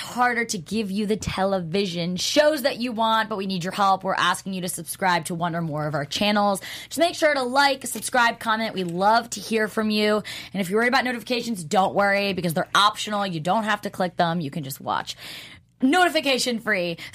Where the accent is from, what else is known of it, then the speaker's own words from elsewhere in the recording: New Jersey, United States; I'm from Jersey. And these people aren't from Jersey, so everyone needs to relax.